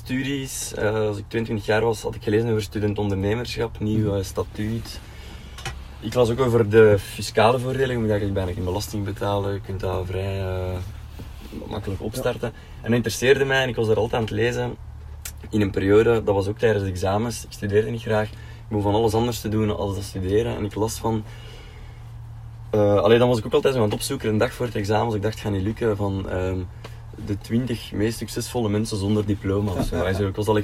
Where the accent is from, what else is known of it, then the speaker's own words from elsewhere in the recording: Londerzeel, Flanders, Belgium; 28 jaar. Ik kom uit Londerzeel, dus iets minder groen als hier, tussen Antwerpen en Brussel.